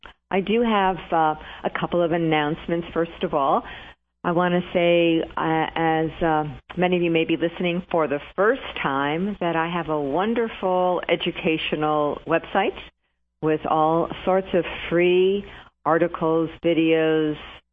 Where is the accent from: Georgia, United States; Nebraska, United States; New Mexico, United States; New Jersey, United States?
New Jersey, United States; Actually, New Jersey is my home state. That's where my roots are, but I was only 14 miles from New York City, so it kind of just crosses over the border there.